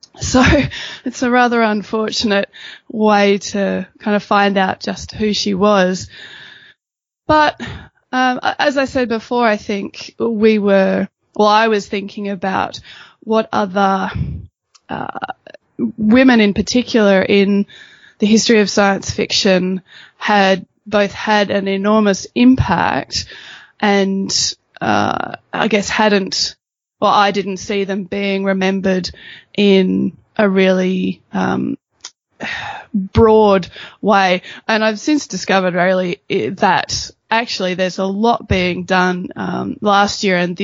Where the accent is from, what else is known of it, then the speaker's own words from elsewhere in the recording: Australia; I mean, I'm an Australian, you know, we watch what's going on in American politics